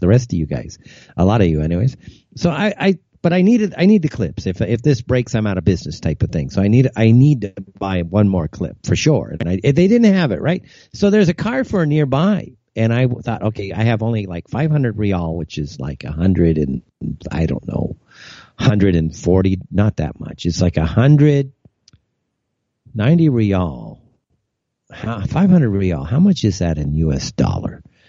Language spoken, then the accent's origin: English; United States; now in Saudi Arabia; Now, in America, as an American, you cannot overstay your visa here in Saudi Arabia.